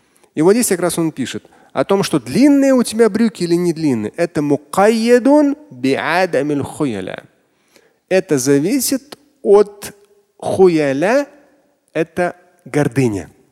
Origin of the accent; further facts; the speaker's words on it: Russia; Насколько я знаю, я не знаю, я татарин, но у нас лезгинки нету.